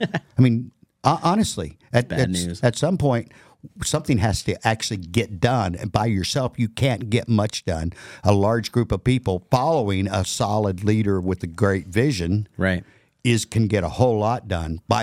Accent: Midwest, United States; Look at situations like I grew up in the Midwest, a lot of rural. I haven't been there in years, but I can see what's going on.

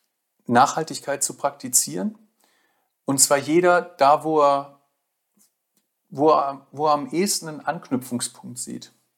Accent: Bremen, Germany; Ich werde sicherlich in Bremen auch wieder antreten, meine Heimatstadt.

